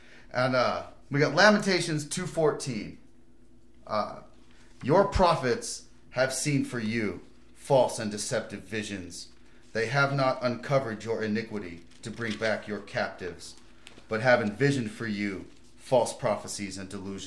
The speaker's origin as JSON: {"language": "English", "region": "California", "country": "United States", "tie": "born there", "said": "I was born in California."}